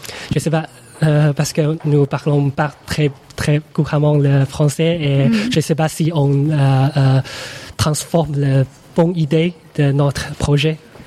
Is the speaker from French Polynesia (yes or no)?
no; China; French is a second language; now in France; Pardon pour notre français, parce que nous sommes chinois et c'est la troisième année où nous sommes en France.